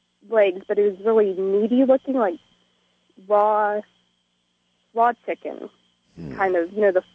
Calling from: Fort Worth, Texas, United States; I'm calling from Fort Worth. I'm listening on 570 KBRL.

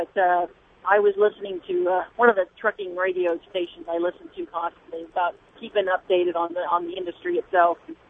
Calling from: Virginia, United States; I'm calling from Virginia right now. I'm a truck driver.

